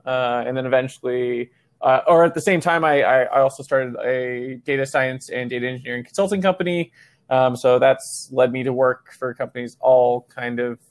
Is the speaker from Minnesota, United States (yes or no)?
no; Seattle, Washington, United States; So Seattle, you know, Seattle Data is like, I grew up in Seattle my whole life.